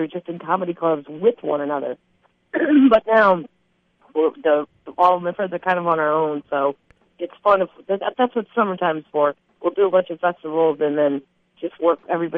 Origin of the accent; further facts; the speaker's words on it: Ireland; I'm too Irish to be told what to do by people who don't do it better than me.